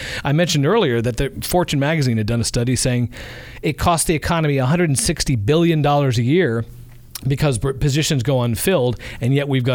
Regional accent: East Coast, United States; So I looked at these Eastern schools. I grew up on the East Coast, and they were all private schools

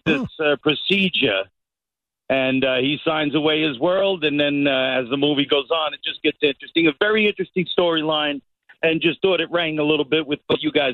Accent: Long Island, New York, United States; Long Island, naturally.

